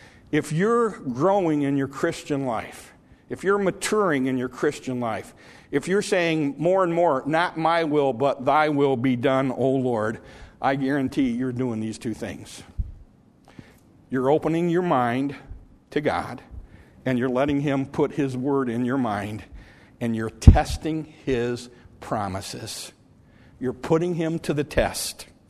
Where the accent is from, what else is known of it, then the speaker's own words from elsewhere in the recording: Michigan, United States; I was from Michigan. I had never been south of the Mason-Dixon line all of my life until I got married.